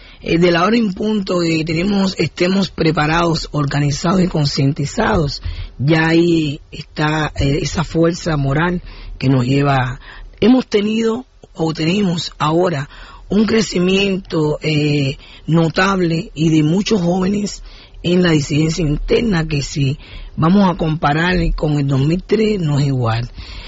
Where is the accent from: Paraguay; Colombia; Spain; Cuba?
Cuba; porque como todos somos cubanos, todos somos hermanos, todos somos familia.